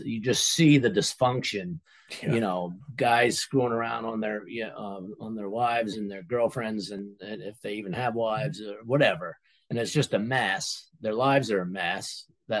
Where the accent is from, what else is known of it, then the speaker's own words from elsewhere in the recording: Pennsylvania, United States; moved away as an adult; now in Maine, United States; I was raised in Pennsylvania, went to Maine when I was 19, went to college